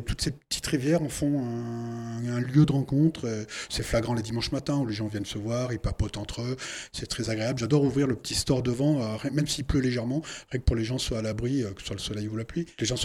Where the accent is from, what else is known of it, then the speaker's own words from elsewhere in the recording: Clermont-Ferrand, Auvergne-Rhône-Alpes, France; now in Voiron, France; Alors, je suis sur le Pays Voironnais depuis une trentaine d'années maintenant. Personnellement, je suis auvergnat, de Clermont-Ferrand, donc belle région également.